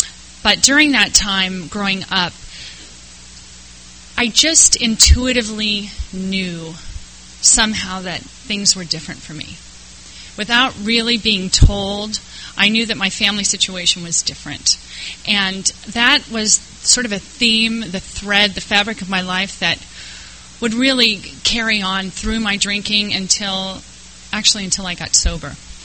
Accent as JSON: {"language": "English", "region": "California", "country": "United States", "tie": "born or raised there", "also_born_or_lived": "Modesto", "said": "I was born in Modesto, California. I don't know if you know where that is. Ooh, gnarly. Home of Gala Wine and American Graffiti. And I didn't live very long there before we moved to Southern California."}